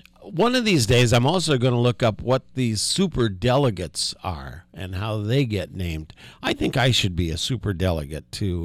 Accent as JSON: {"language": "English", "town": "Indianapolis", "region": "Indiana", "country": "United States", "tie": "born there", "said": "See, I was born in the Methodist Hospital in downtown Indianapolis, Indiana."}